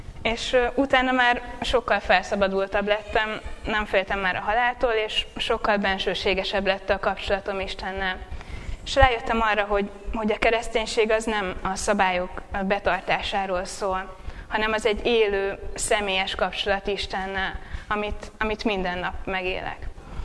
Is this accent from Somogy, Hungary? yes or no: yes; Barcs, Somogy, Hungary; moved away as an adult; now in Budapest, Hungary; Az Erikának a húga és Gábornak a felesége. Én is, ahogy a nővérem Barson nőttem fel, 18 éves koromig ott éltem. Amikor egyetemre jöttem, akkor költöztem fel Budapestre.